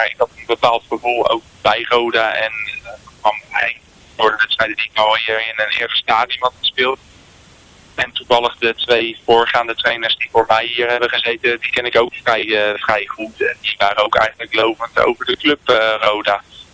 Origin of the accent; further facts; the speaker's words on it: Koudekerk aan den Rijn, South Holland, Netherlands; ik ben 37 jaar oud. Ik kom uit Koudkerk aan de Rijn. Ik woon daar samen met Marielle en onze drie kinderen.